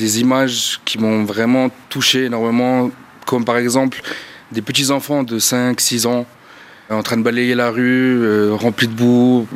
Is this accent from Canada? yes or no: no; Spain; En tant qu'espagnol, je me dois d'aider mes amis, quoi, en fait.